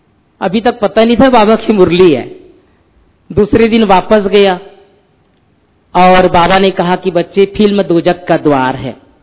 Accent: Chhattisgarh, India; born there; छत्तीसगढ़ में लौकिक जन्म स्थान, और उस समय मैं एमए कर रहा था।

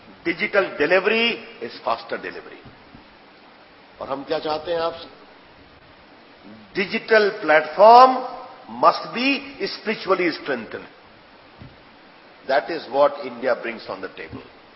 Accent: Bihar, India; मैंने बताया मैं बिहार से आता हूं.

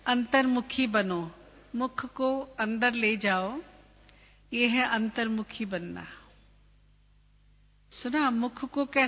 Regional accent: Odisha, India; हम उड़ीसा से आए ना, उड़ीसा में

